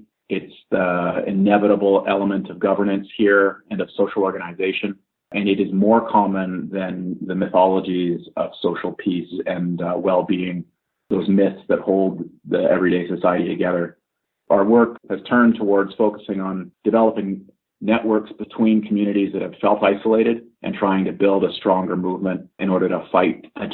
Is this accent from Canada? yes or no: yes; Vancouver, British Columbia, Canada; I've lived in the Vancouver area for my whole life